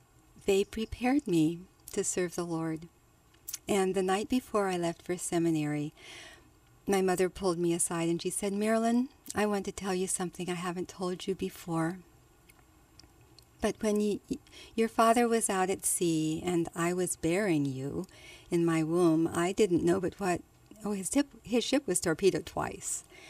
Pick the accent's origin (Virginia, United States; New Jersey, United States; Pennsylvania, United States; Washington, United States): Virginia, United States; Arlington; also born or lived in Monterey, California; I was born in Monterey, California, when my father was out at sea in World War II. When I was in the third grade, we moved to Arlington, Virginia.